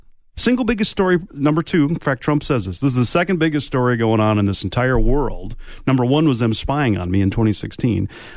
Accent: Wisconsin, United States; The Wisconsin. I'm from Wisconsin.

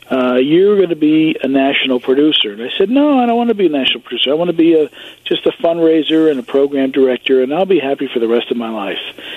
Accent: New Jersey, United States; I grew up in New Jersey, which was between New York and Philadelphia, of course.

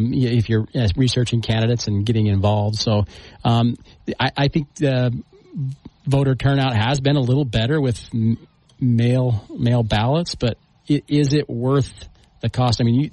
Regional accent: St. George, Utah, United States; Yeah, so I'm a Dixie kid. I grew up right here in St. George, down on the corner of 500 and 500.

